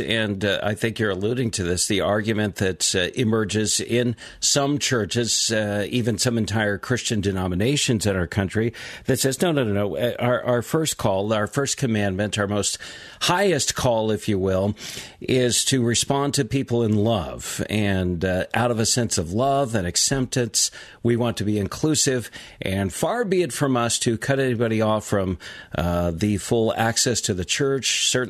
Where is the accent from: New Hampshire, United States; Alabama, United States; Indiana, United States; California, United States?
California, United States; I grew up in California, where Spanish was proliferating, and especially the white folks back in the day used to speak English louder and more slowly